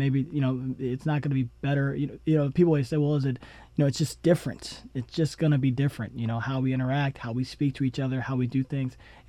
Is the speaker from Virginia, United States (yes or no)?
yes; New Kent, Virginia, United States; so we grew up outside of New Kent, Virginia, a small country town where it's a great place to raise a family.